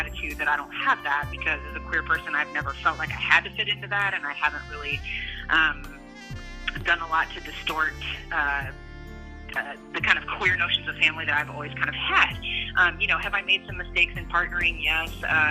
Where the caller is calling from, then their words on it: Battle Creek, Michigan, United States; I'm calling from Battle Creek, Michigan